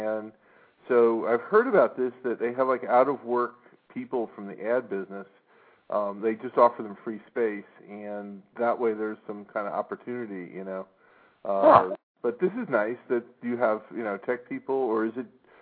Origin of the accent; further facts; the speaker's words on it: the South, United States; accent: Southern; I told Marshall while we were warming up that I wouldn't talk with my southern accent, but I lied.